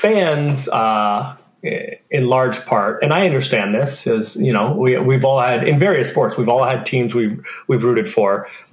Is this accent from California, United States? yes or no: yes; San Francisco, California, United States; I grew up in San Francisco. I grew up a Warriors fan